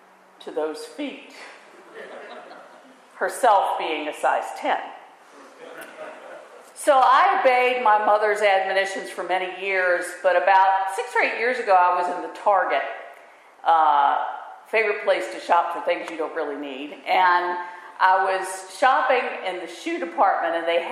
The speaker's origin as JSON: {"language": "English", "region": "the South", "country": "United States", "said": "but as you can tell, I'm from the South. And in the South, we have a term."}